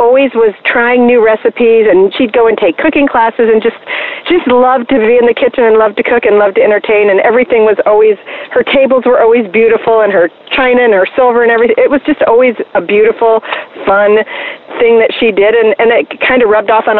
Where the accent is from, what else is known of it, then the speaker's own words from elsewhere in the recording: New York, United States; born there; I was born in Western New York State, outside of Buffalo, if you can imagine that. We're right on Lake Erie, and in a very small town.